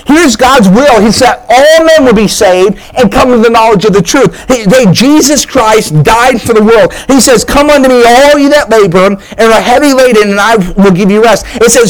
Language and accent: English; New Hampshire, United States; I grew up in New Hampshire. A lot of my friends were Catholics.